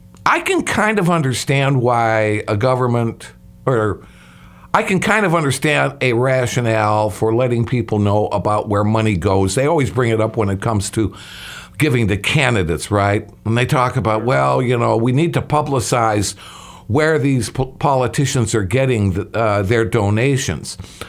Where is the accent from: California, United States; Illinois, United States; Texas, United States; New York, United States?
Illinois, United States; Chicago; I can tell you some stories growing up in the Chicago area